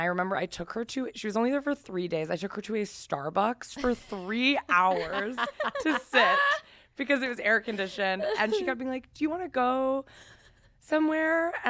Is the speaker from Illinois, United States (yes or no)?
no; Grass Valley, California, United States; I grew up in a town called Grass Valley, California. It's very small. It's in Northern California.